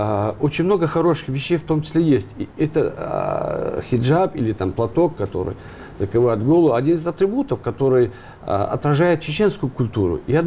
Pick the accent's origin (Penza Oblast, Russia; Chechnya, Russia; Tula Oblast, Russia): Chechnya, Russia; now in Moscow, Russia; Но ведь мы, чеченцы, живущие здесь, тоже страдали, как и москвичи, от этого.